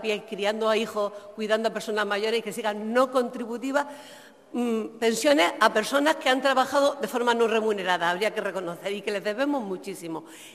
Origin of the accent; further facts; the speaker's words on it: Tías, Canary Islands, Spain; Mi pueblo, Tías, los últimos datos de empleo, solo 900 personas en el paro. En mi pueblo, en Lanzarote